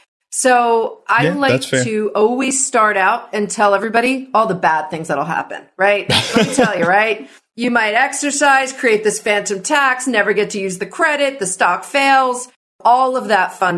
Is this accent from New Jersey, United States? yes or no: yes; New Jersey, United States; now in California, United States; This is a total tangent, but I'm from New Jersey and I live in mm-hmm. California.